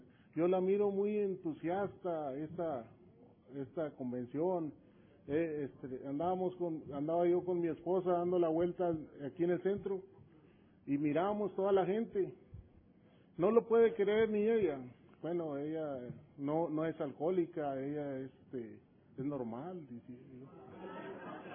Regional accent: San Antonio, Texas, United States; Yo de aquí soy, de San Antonio.

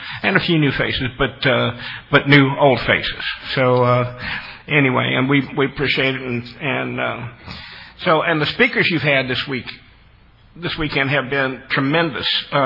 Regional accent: Louisville, Kentucky, United States; born there; I was born in Louisville, Kentucky, at Bowman Field, which was an Army Air Corps base.

